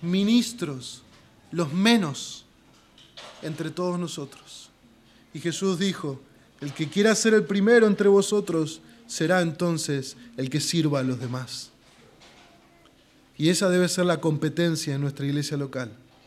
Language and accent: Spanish; Argentina; porque nosotros somos argentinos del 2021.